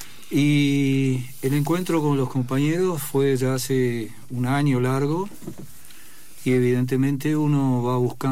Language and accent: Spanish; Uruguay; yo soy rioplatense, soy oriental, soy uruguayo